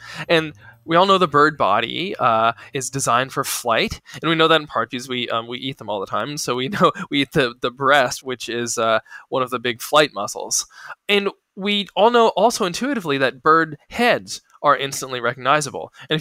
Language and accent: English; Ohio, United States; also born or lived in Kansas; And so I grew up in Ohio and in Kansas, and it was kind of a Steven Spielberg childhood.